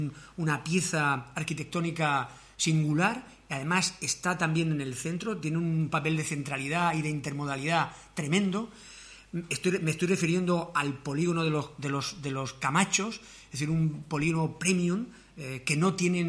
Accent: Cartagena, Region of Murcia, Spain; como españoles, y en mi caso como cartagenero

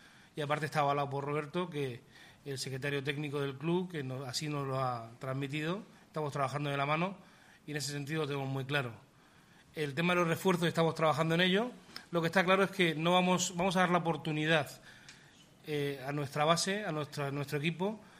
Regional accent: Cartagena, Region of Murcia, Spain; nosotros somos de Cartagena

